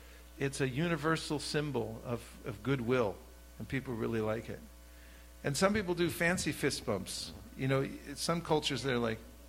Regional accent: California, United States; I just ask, tell them where I'm from, give disclosure, and then say, where are you from? So California, where are you from?

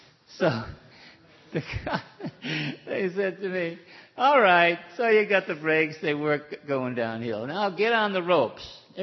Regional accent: United States; accent: American; I hadn't lost my American accent, you know. But people think I'm Australian because when I'm around Australians, I talk like them.

